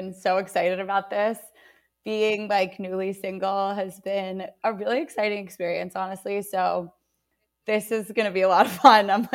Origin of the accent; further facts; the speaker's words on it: Brooklyn, New York, United States; I grew up in Bay Ridge, actually. So like … like Wolf of Wall Street.